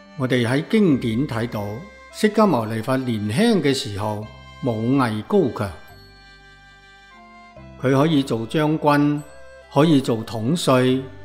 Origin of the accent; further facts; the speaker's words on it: China; 我们中国人常讲品学兼优，然后先能化人